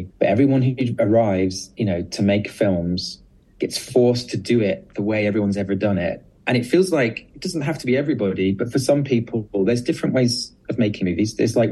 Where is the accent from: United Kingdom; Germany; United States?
United Kingdom; I'm very British about it